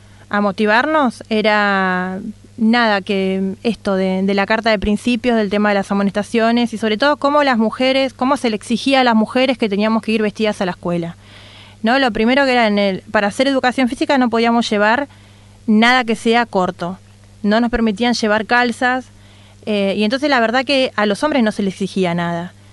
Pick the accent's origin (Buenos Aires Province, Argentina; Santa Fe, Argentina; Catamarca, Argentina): Buenos Aires Province, Argentina; Presidente Derqui; also born or lived in Morón; Yo nací en Morón. Pero bueno, es como que solamente nací ahí. Después, cuando tenía, según lo que me cuenta mi mamá, ¿no?, cuando tenía muy pocos meses de vida, mi mamá y mi papá decidieron mudarse a Presidente Derqui, así que toda mi vida y hasta mi adolescencia viví